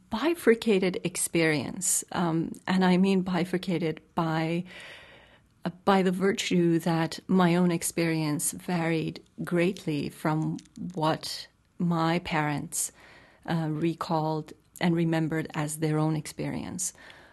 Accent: Tehran, Tehran Province, Iran; When I was growing up in Tehran, I never felt anything remotely similar to what my father had experienced.

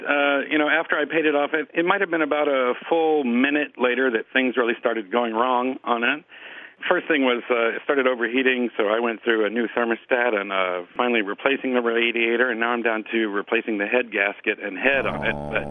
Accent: Laurel, Maryland, United States; I'm from Laurel, Maryland.

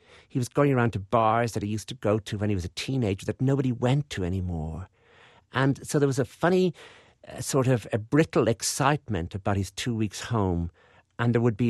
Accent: Wexford, Leinster, Ireland; When I was 8, in the June of 1963, to see John F. Kennedy coming back to Wexford, and we're from Wexford

